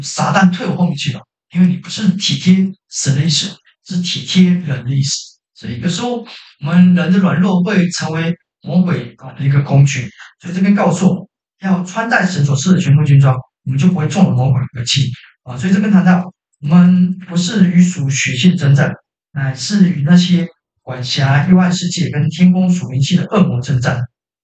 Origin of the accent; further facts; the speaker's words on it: Taiwan; 一人吐个口水，我们台湾人就被淹死